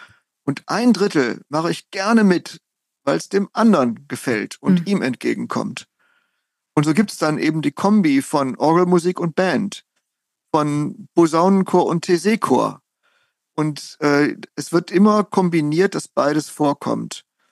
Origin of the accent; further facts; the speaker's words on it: Münster, North Rhine-Westphalia, Germany; moved away; Ich komme ja aus Münster